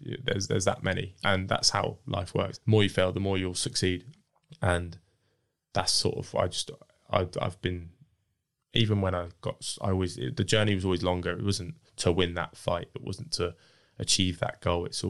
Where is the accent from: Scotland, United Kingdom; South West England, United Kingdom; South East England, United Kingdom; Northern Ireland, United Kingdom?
South West England, United Kingdom; Bournemouth; I'd love to headline in my hometown. I don't think we've ever had a televised boxing show in Bournemouth